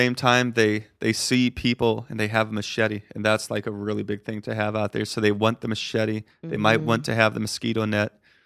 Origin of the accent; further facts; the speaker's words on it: Colorado, United States; also born or lived in Arizona; Yeah, and I grew up in Colorado. Then I went to ASU. I went to Colorado State for an undergrad in sociology.